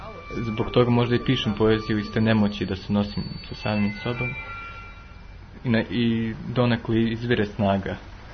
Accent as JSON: {"language": "Serbian", "region": "Vienna", "country": "Austria", "tie": "born there", "said": "Ja sam došao iz Beča. Ja sam rođen u Beču."}